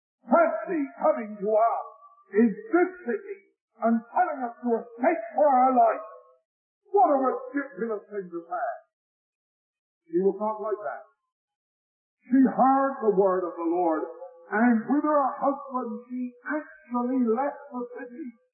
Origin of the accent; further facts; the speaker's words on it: England, United Kingdom; I wouldn't say here as an Englishman, I never thought in my own country that the day would ever dawn